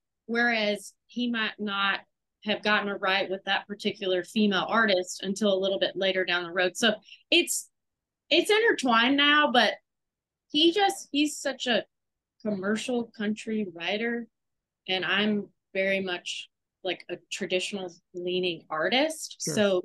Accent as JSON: {"language": "English", "region": "Texas", "country": "United States", "said": "I mean, I'm a Cowboys fan because I'm a Texan"}